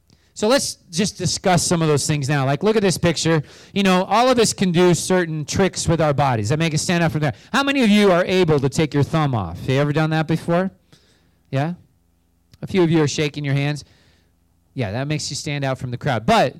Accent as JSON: {"language": "English", "town": "Grand Island", "region": "Nebraska", "country": "United States", "said": "I'm from Grand Island. My kids go to Northwest, also Class B school."}